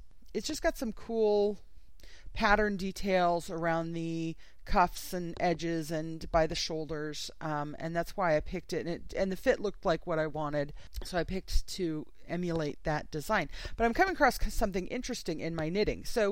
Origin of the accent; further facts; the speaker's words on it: California, United States; I'm born and raised in California, but I lived in a house that had an aluminum roof